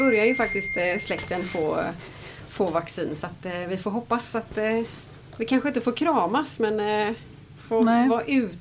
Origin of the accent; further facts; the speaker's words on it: northern Italy, Italy; Ja, men jag är från Norditalien, så jag räknas nästan som schweizare liksom.